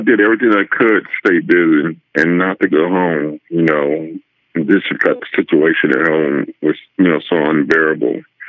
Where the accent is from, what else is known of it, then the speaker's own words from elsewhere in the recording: Florida, United States; also born or lived in Kokomo, Indiana; I was born in Kokomo, Indiana. And I was raised in Florida, and it was a very rough, rough, rough upbringing.